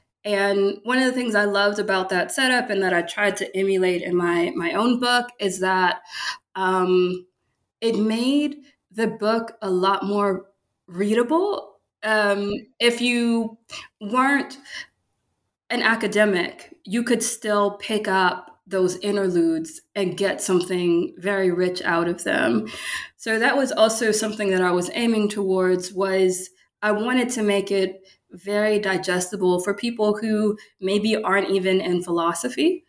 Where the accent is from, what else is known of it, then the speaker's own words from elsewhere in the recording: the South, United States; a lot of the resources that I found growing up in the South, in Black communities.